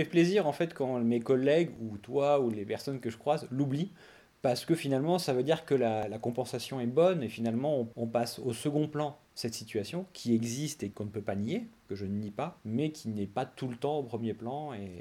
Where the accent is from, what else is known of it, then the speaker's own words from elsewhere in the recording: Bourges, Centre-Val de Loire, France; also born or lived in Orléans; now in Paris, France; j'ai 35 ans. Je suis né dans le Berry, à Bourges. J'ai grandi donc à Bourges et à Orléans. Et maintenant, depuis 12 ans, je travaille à Paris